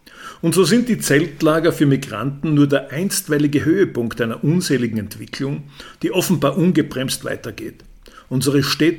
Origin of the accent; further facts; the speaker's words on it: Austria; Sind wir Europäer, sind wir Österreicher also wirklich schon so dekadent